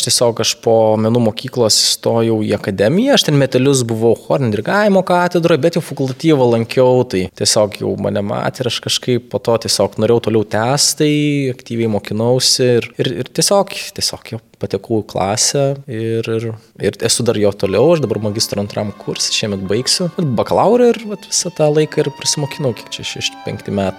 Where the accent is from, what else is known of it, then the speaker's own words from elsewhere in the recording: Biržai, Panevėžys County, Lithuania; Mažas miestelis, aš pats iš Biržosiu, tai ten visi vieni kitus žino, pažįsta